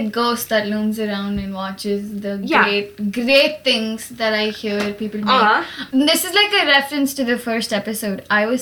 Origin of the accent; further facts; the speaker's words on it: Bangalore, Karnataka, India; I've been places, but I'm mostly from Bangalore, which is in the south of India, in a state called Karnataka. And I grew up with a certain amount of South Indian influence, if you might say.